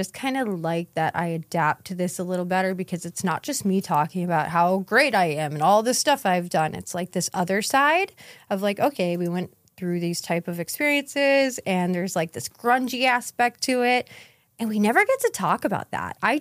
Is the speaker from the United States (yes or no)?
yes; Pennsylvania, United States; I grew up in, you know, I will say, you know, near Erie. It's very small, like 5,000 people max.